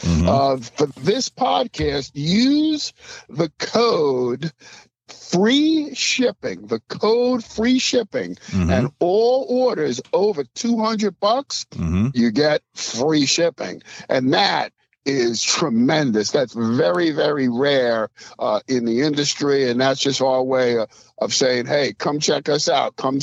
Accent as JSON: {"language": "English", "town": "New York City", "region": "New York", "country": "United States", "tie": "born or raised there", "said": "I grew up in New York City, so I grew up on the Italian side of town, so here I am, a black dude."}